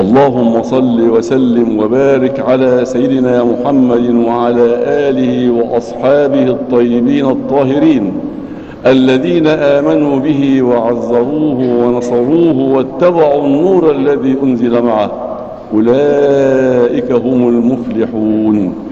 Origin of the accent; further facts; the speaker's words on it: Egypt; الحمد لله الذي جعل بلدنا مصر بلد أمن وأمان